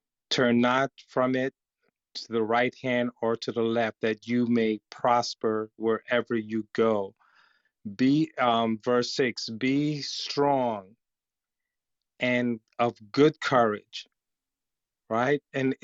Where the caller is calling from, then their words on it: Connecticut, United States; I'm actually joining from Connecticut, the state of Connecticut in the US.